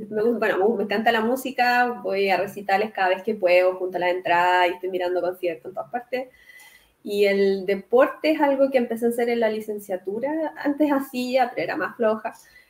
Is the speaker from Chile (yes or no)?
yes; Chile; porque soy de Chile